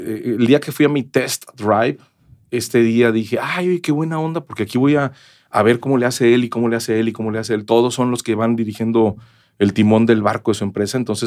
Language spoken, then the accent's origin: Spanish; Tampico, Tamaulipas, Mexico; born there; nací en Tampico, Tamaulipas, en 1971, o sea, ya tengo 52 años